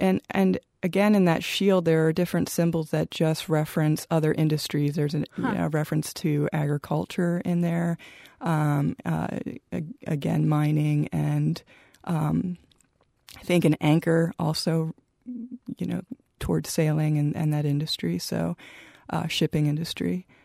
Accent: Pennsylvania, United States; Well, I grew up in Pennsylvania.

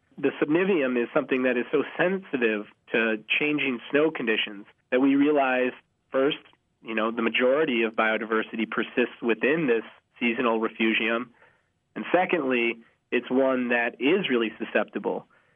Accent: Madison, Wisconsin, United States; also born or lived in Wyoming; I grew up in Madison, and then I went to school at the University of Wisconsin, Stevens Point. And then I went out west to Wyoming, where I did my master's.

